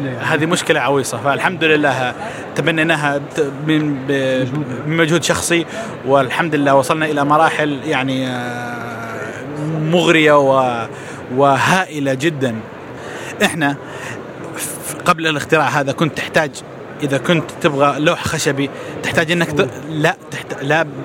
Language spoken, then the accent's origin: Arabic; Saudi Arabia; التفت حوالينا إحنا من المملكة العربية السعودية، وأكثر حاجة ممكن حصلها في الشارع في الصحراء كذا في النخيل